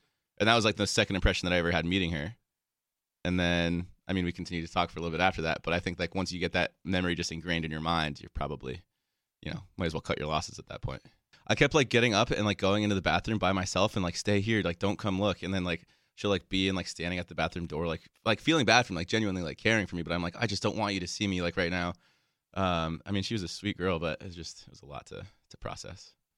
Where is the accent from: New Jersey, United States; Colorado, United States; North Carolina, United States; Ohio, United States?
Colorado, United States; Aspen; now in Los Angeles, United States; I grew up in Aspen, Colorado, went to college, University of Colorado, Colorado Springs. I currently live in Los Angeles